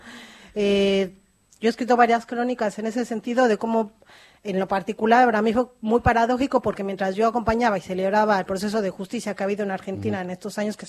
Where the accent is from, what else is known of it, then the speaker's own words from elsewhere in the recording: Mexico; en esto yo como mexicana estoy muy agradecida, siempre lo estaré, como muchos de ciudadanos de mi país